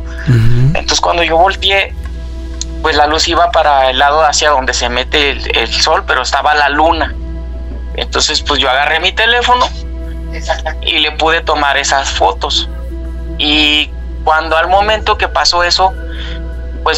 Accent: Reynosa, Tamaulipas, Mexico; Somos originarios de Reynosa, Tamaulipas.

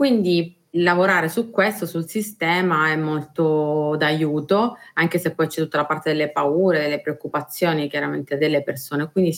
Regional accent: Palermo, Sicily, Italy; La sensazione che ho da palermitana, che vive qui, insomma, da sempre, no?

